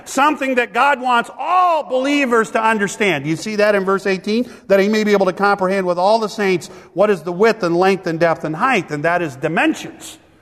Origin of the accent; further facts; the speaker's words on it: Minnesota, United States; because I come from Minnesota